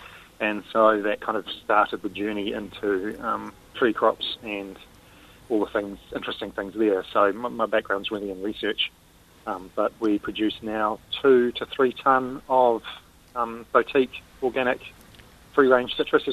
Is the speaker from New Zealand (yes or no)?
yes; Waikato, New Zealand; because I grew up in the Waikato eating fruit off trees at home.